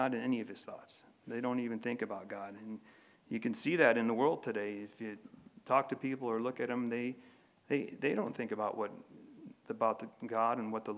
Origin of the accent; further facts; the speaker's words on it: Illinois, United States; now in Colorado, United States; when I first came out to Colorado, I'm from Illinois, and I saw the mountains, and they were just so wonderful.